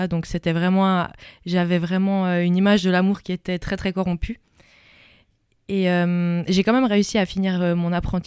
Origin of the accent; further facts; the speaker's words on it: Switzerland; j'ai 22 ans, je viens de la Suisse. Alors moi, j'ai grandi avec des parents qui étaient non chrétiens.